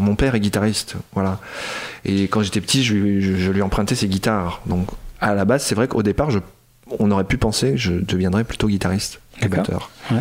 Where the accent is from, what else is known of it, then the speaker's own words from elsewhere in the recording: Besançon, Bourgogne-Franche-Comté, France; now in Rochefort, France; Alors, originairement, je suis de Besançon.